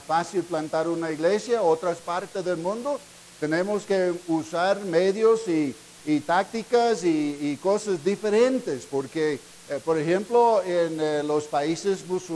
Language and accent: Spanish; United States; vengo de los Estados Unidos